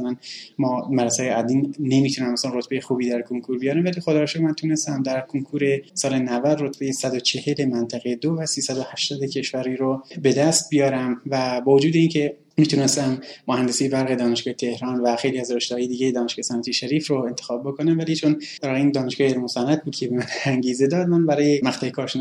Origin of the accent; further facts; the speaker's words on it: Sanandaj, Kurdistan, Iran; born there; من در سال 1370 در شهر سنندج استان گردستان به دنیا اومدم و تحصیلات ابتدایی رو در یک مدرسه عادی در شهر سنندج طی کردم